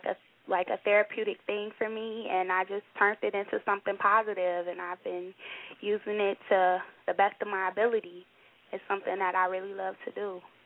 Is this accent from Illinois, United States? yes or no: yes; Chicago, Illinois, United States; Well, I'm 22 years old. I'm from Chicago, Illinois. I've been writing since I was 7 years old.